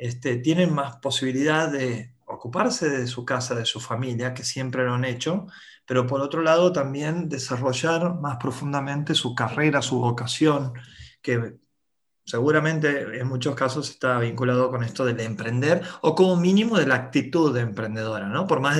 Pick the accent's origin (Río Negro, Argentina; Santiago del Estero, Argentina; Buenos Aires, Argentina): Santiago del Estero, Argentina; si verdaderamente te consideras que sos del norte o que sos de Chaco, en mi caso de Santiago del Estero, nunca voy a dejar de serlo.